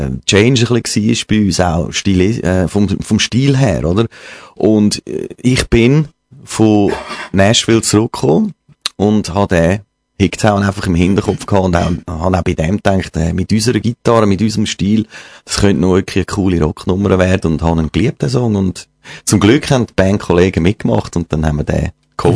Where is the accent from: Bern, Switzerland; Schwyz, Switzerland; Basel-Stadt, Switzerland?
Schwyz, Switzerland; Wollerau; Wir sind aus dem Raum Wollerau und haben mit eher ein bisschen Metal angefangen